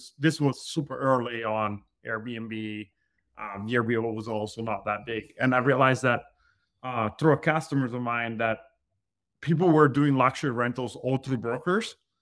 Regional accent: Italy; moved away; Well, I was born and raised in Italy. I moved here about 14 years ago now.

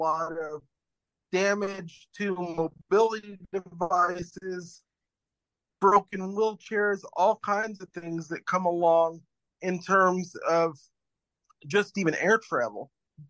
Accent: Oregon, United States; I'm 35 years old. I'm from Oregon.

